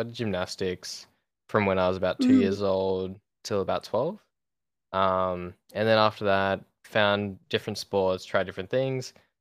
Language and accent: English; Australia; I'm from Australia.